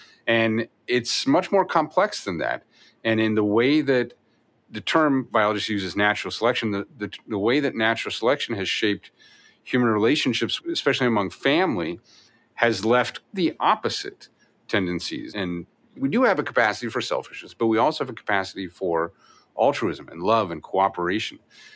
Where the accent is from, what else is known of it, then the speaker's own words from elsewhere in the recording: East Coast, United States; I grew up mostly on the East Coast, so I wasn't foreign to the East Coast.